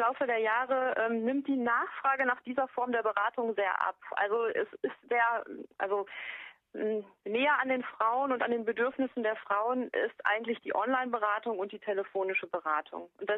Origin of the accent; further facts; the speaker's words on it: Duisburg, North Rhine-Westphalia, Germany; now in Lower Rhine, Germany; Ich wohne am Niederrhein. Eigentlich komme ich aus Duisburg, habe mich noch nicht so ganz dran gewöhnt, jetzt am Niederrhein zu wohnen. Sind doch erst ein paar Jahre.